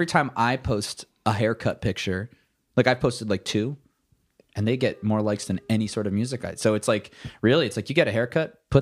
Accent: New Jersey, United States; now in Los Angeles, United States; I am a musician from New Jersey. I live in Los Angeles, California

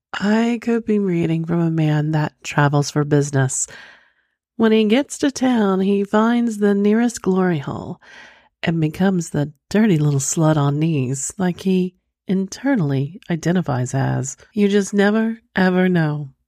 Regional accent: Hera, Oklahoma, United States; I'm originally from Oklahoma, actually a small town called Hera, if you're familiar with it, just like the casino, spelt same way forward and backwards.

